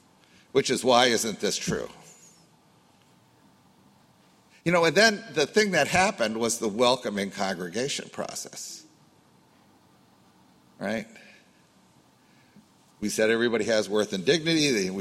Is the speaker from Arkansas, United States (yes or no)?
no; Youngstown, Ohio, United States; I grew up in Youngstown, Ohio. I was just back at my 50th high school reunion.